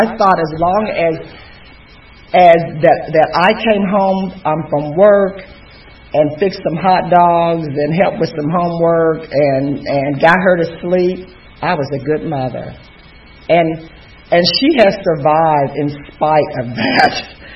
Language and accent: English; West Virginia, United States; that I'm a girl from West Virginia. I'm too tall. I stutter. I'm black.